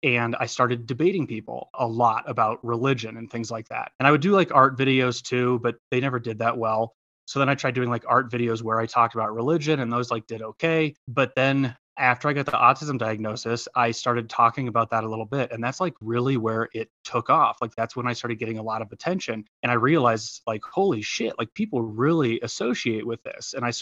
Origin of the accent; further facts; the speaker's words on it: Midwest, United States; now in Colorado, United States; we live in Colorado now. I'm originally from the Midwest